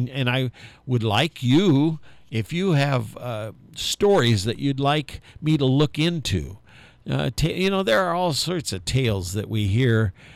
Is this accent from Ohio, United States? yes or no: no; South Bend, Indiana, United States; I was raised in South Bend, Indiana, as a young person. I went to three different high schools, not because I was stupid.